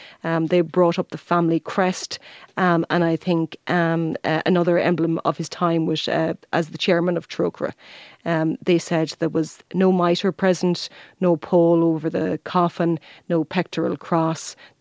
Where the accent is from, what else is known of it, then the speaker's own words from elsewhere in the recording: Munster, Ireland; Now I'm from Kerry